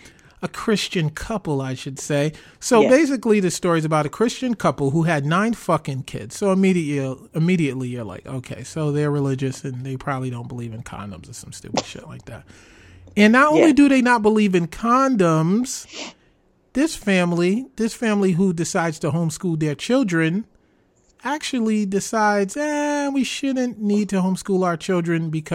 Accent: East Coast, United States; I'm from the East Coast because racism was hidden.

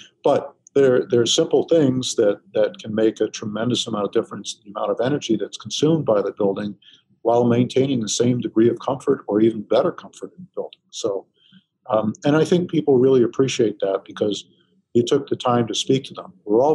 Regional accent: Manhattan, New York, United States; I grew up in Manhattan, and when somebody started talking about Battery Park City and people living in the Wall Street area, having grown up there, I just said, that's crazy.

